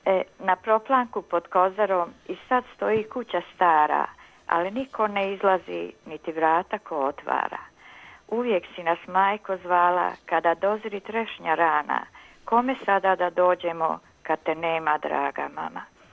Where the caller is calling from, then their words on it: Prijedor, Republika Srpska, Bosnia & Herzegovina; Lijep je sunčan dan i kod nas u Prijedoru.